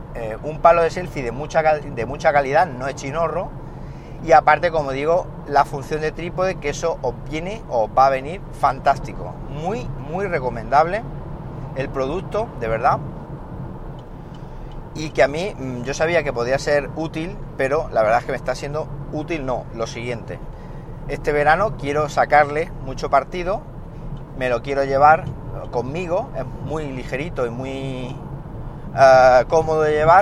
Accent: Siles, Andalusia, Spain; Soy de Siles, no soy de Linares.

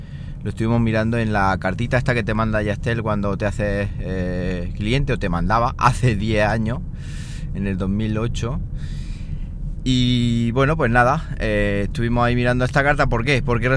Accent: Siles, Andalusia, Spain; he estado en Siles, ya sabéis, mi pueblo, Siles Jaén, y he estado allí pues con la familia.

